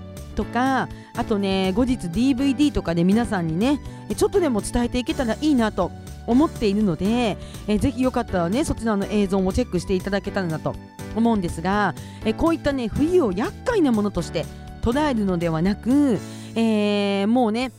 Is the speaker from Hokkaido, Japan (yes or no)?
yes; Kushiro, Hokkaido, Japan; 私の地元の釧路